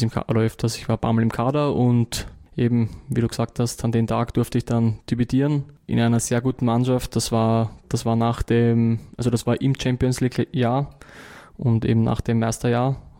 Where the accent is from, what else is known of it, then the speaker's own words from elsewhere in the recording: Vienna, Austria; Ich als Wiener